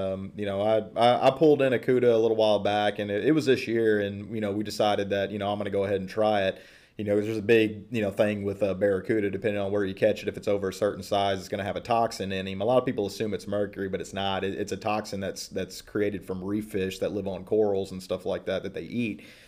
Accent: Texas, United States; I'm from Southeast Texas. That's pretty much a food group is anything deep fried.

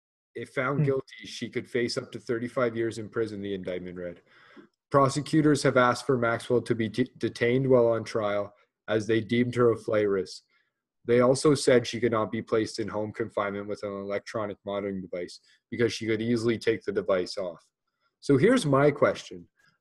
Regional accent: Canada; We could get into that whole thing another day, being Canadian and all. Vancouver's a crazy story.

